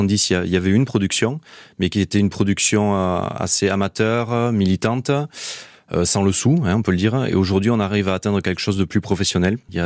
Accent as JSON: {"language": "French", "region": "Nouvelle-Aquitaine", "country": "France", "said": "pour avoir de l'occitan à l'école chez nous en Béarn"}